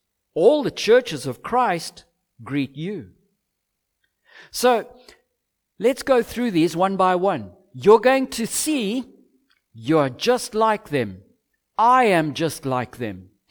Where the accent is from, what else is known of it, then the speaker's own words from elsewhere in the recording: Zimbabwe; I grew up in Zimbabwe, so maybe you're not quite like me.